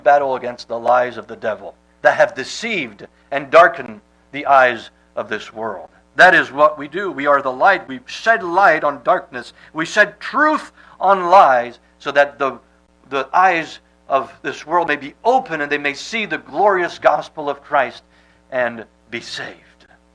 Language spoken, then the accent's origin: English; France; I remember when growing up in France, I went to the public school.